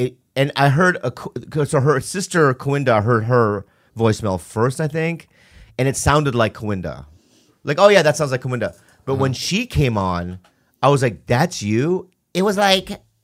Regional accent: San Diego, California, United States; I'm from San Diego. I have, dude, what's up, brah?

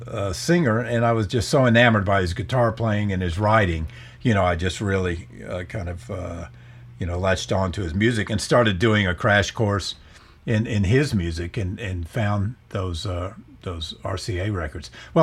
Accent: Dallas, Texas, United States; but, you know, I grew up in Dallas and I was kind of into the 60s folk scene.

